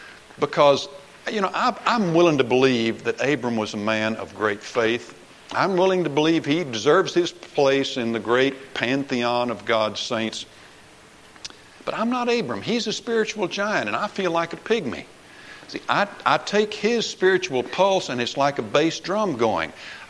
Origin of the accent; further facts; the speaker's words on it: Corpus Christi, Texas, United States; When I was growing up in Corpus Christi